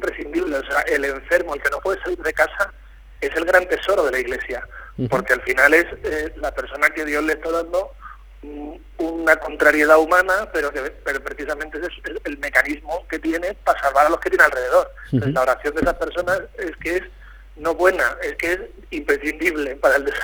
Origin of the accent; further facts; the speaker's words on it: Marbella, Andalusia, Spain; now in Cáceres, Spain; yo soy de Marbella y vivo en Cáceres.